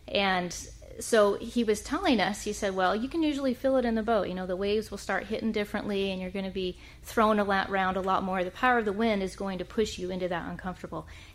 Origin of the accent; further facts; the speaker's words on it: Idaho, United States; I don't know if we told you, but I grew up in Idaho, a landlocked state.